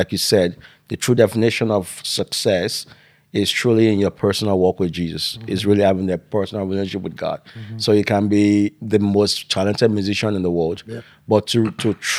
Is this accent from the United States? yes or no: no; Nigeria; I remember growing up in Nigeria